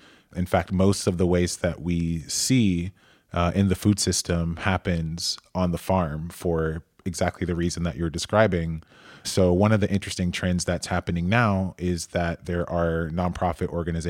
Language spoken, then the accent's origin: English; Atlanta, Georgia, United States; I'm from Atlanta, and the way that people talk about barbecue regionally in the South is also even a moving target.